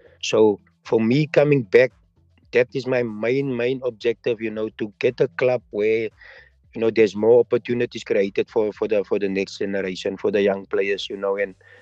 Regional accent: South Africa; But yeah, so for me, I look up to that and I respect that for what he's done and for the football of South Africa.

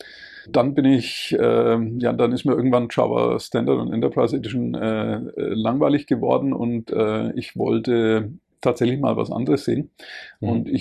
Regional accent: Nuremberg, Bavaria, Germany; Ich bin selber aus Nürnberg, ja.

